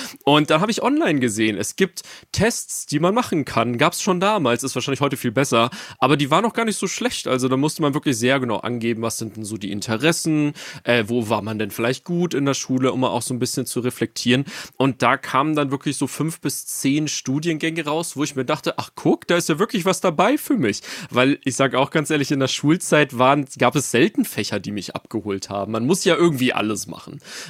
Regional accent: Ingolstadt, Bavaria, Germany; ich komme ursprünglich aus Ingolstadt

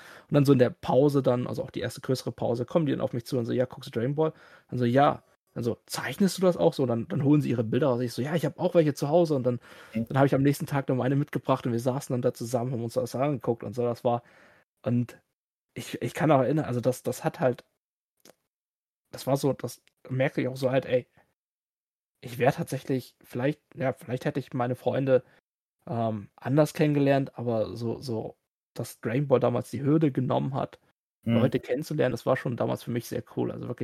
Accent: Germany; Weil ich bin ja in Deutschland hier aufgewachsen und habe nie Vietnamesisch gelernt. Also ich kann vielleicht ein bisschen was lesen. Ich kann es sehr gut sprechen, aber lesen und schreiben eigentlich fast gar nicht

